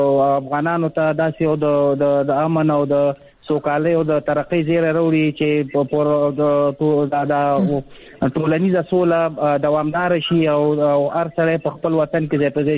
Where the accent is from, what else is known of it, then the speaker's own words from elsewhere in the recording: Afghanistan; now in Pakistan; مونږ په افغانستان په پاکستان کې کډوال یو مهاجر یو